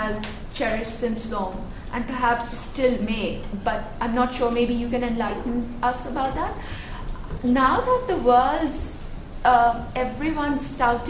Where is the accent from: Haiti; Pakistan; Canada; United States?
Pakistan; I am from Pakistan originally, and I am doing a master's here.